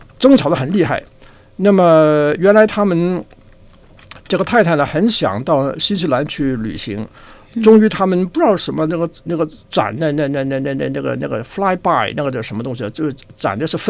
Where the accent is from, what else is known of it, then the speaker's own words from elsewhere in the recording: China; 对我们中国人来说，打一个电话其实是一种恐惧